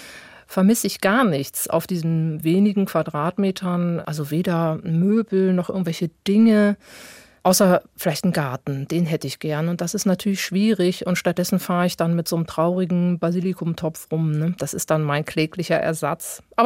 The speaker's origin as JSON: {"language": "German", "country": "Germany", "said": "Also ich bin Deutsche, da beißt die Maus keinen Faden ab."}